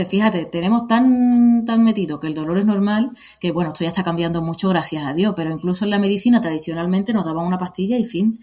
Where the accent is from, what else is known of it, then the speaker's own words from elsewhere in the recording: Seville, Andalusia, Spain; accent: Sevillian; now in Sierra de Gata, Spain; porque yo soy de Sevilla, ya notas mi acento, aunque soy serragatina.